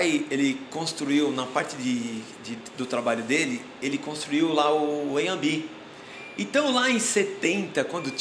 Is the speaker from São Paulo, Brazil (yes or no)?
yes; São Paulo, Brazil; Sou nascido em São Paulo.